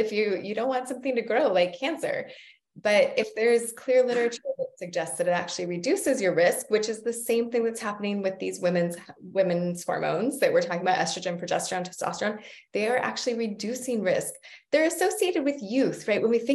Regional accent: Hawaii, United States; I grew up on the North Shore of Oahu.

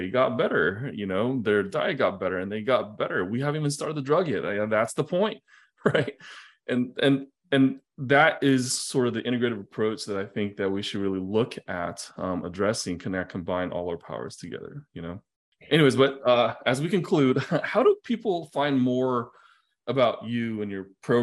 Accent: China; English is a second language; You know, partially probably because, you know, I come from China

